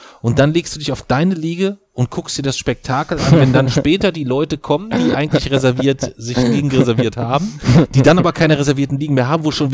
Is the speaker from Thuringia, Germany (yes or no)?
no; Kassel, Hesse, Germany; ich komme aus Kassel, was sollen wir Kassler denn alles tun?